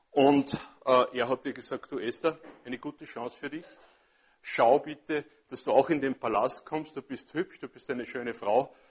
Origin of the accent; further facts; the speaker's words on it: Austria; Nun, wir als Österreicher sind vielleicht nicht so diejenigen, die so die großen Feste feiern